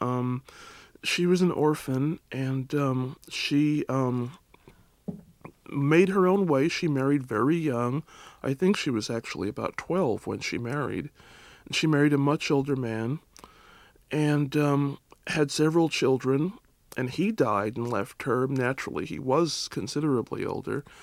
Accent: Pasadena, California, United States; Well, I lived there for about a year. Actually, I grew up in Pasadena, California.

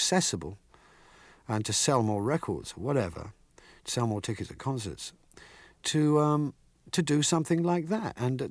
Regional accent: England, United Kingdom; Oh, I've always been a Christian. I mean, I was raised in England, in what we call Church of England, C of E, and that's really just basic. I think it's like Protestant, really.

